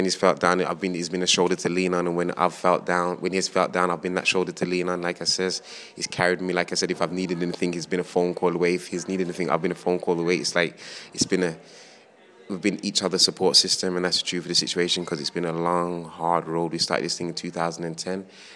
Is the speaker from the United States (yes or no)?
no; Birmingham, West Midlands, United Kingdom; I come from the Burger Bar side of town, and we're trying to create peace in our community, and that is Birmingham.